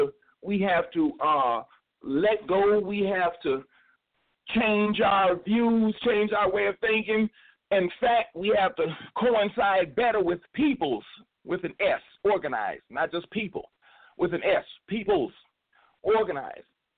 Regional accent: Detroit, Michigan, United States; I'm from Detroit. I'm right now being in Detroit.

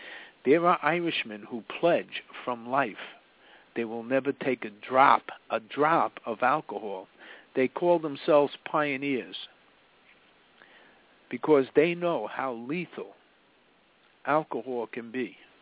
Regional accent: New York City, New York, United States; When I was growing up in Washington Heights, can I tell you that I came from a generation that was drug-free?

